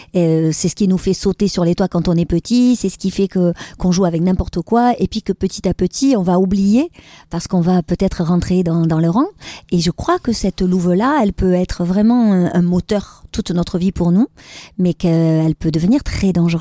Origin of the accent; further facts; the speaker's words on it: Marseille, Provence-Alpes-Côte d'Azur, France; also born or lived in Andalusia; le sud de la France, puisque je suis marseillaise, mais le sud de l'Espagne, puisque je viens d'Andalousie aussi